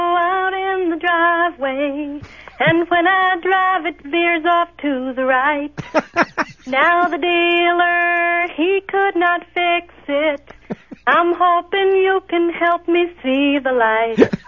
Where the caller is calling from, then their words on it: New Haven, Connecticut, United States; I'm calling from New Haven.